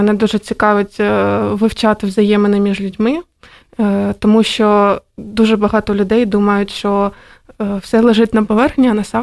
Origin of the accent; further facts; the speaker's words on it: Dnipro, Dnipropetrovsk Oblast, Ukraine; born there; also born or lived in Odesa; Я народилася в місті Дніпро, і півтора роки до початку повномасштабного вторгнення я жила в Одесі.